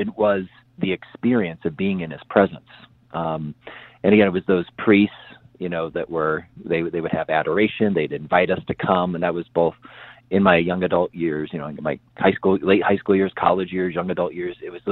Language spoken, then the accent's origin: English; Chicago, Illinois, United States; I remember there were a couple priests at my parish where I was growing up outside the Chicago area there